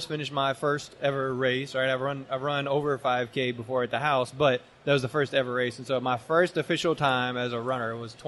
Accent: Houston, Texas, United States; I'm from Houston.

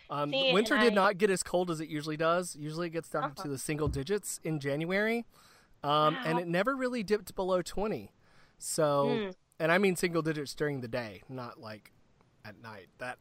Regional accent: Cairo, Georgia, United States; I'm from Cairo, Georgia. Which is just across the state line from Tallahassee.

